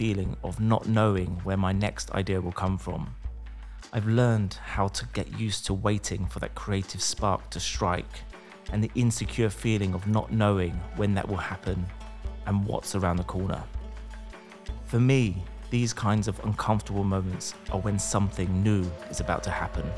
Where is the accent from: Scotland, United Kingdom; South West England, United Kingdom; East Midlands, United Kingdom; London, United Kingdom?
London, United Kingdom; I'm a designer from London.